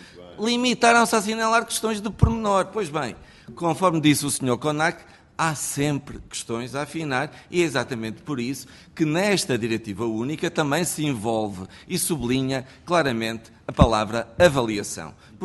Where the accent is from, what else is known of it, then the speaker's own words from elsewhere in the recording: Norte, Portugal; Lá na minha terra, de onde eu venho, há um quartel, o Regimento de Infantaria 13, os Infantes do Marão